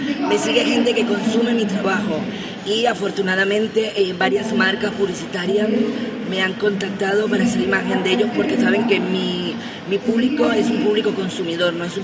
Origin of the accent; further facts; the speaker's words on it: Venezuela; venezolana mejor conocida como la reportera erótica del porno español